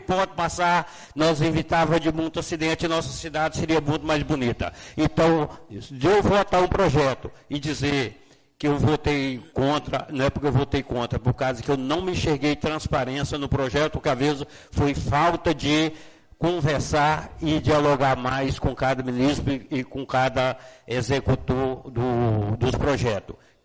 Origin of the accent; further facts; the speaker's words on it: Figueirópolis, Tocantins, Brazil; born there; todo o povo de Figueirópolis, a comunidade Rainha da Paz, da onde eu nasci